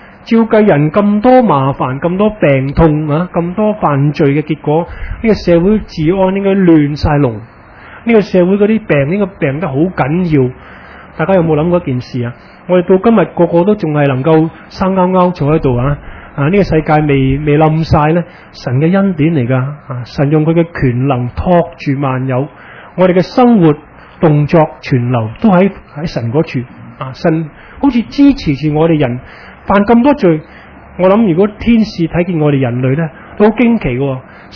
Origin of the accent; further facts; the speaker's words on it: China; 联想到我哋中国人呢，我哋唔系犹太人啊